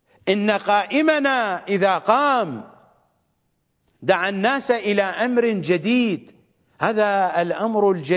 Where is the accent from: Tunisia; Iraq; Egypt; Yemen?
Iraq; أنا لا أستطيع أن أذهب إلى بلدي وأنا عراقي، أنا عراقي عراقي عراقي حتى ينقطع النفس، وأنا عربي عربي عربي حتى ينقطع النفس.